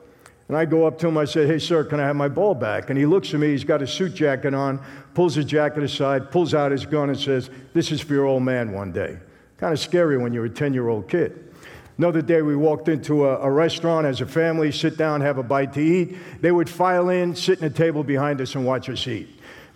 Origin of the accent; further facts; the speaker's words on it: Brooklyn, New York, United States; also born or lived in Long Island; when I'm a kid growing up in Brooklyn, later on Long Island